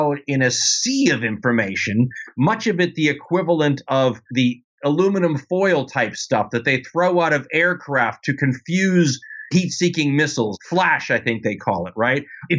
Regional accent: United States; Obviously, as an American, I'm looking at a system

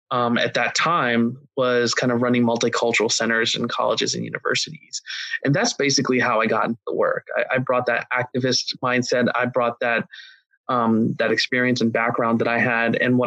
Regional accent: Ohio, United States; Yeah, so I grew up in Ohio in an environment in which most people were either black or white, and I was neither.

